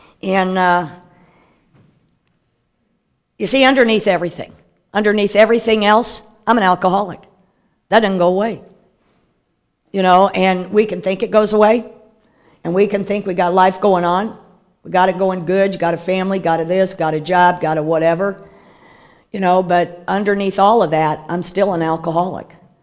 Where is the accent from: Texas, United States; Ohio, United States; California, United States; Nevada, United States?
Texas, United States; El Paso; I was raised in El Paso.